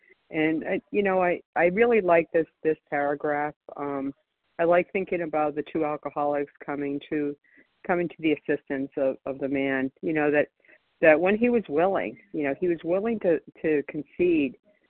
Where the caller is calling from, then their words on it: Florida, United States; I'm calling from Florida today.